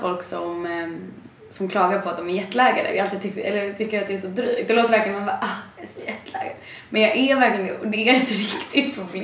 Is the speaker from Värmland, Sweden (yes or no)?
no; Stockholm, Stockholm County, Sweden; Jag kommer från Stockholm.